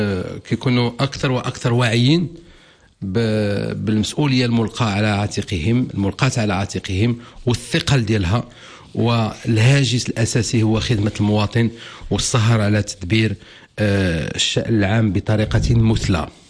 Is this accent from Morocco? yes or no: yes; Morocco; احنا كلنا مغاربه وكنا كنبغيو بلادنا